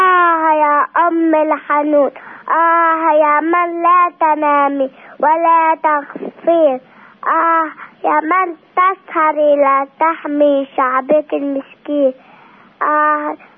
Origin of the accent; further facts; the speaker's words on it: Nablus, West Bank, Palestine; أنا الطفلة من نابلس كالبولة، عمري 4 سنوات